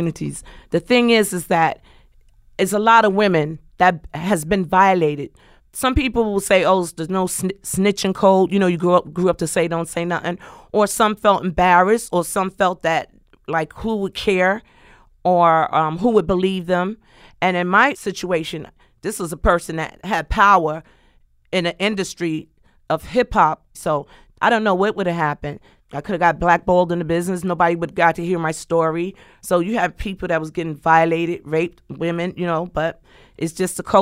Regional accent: Bronx, New York, United States; as a black female growing up in the Bronx, where everybody thought, you know, like, it's nothing there.

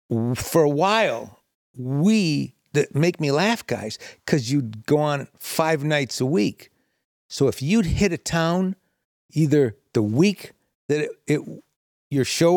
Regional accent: Detroit, Michigan, United States; growing up in Detroit, there were no places to see comedy

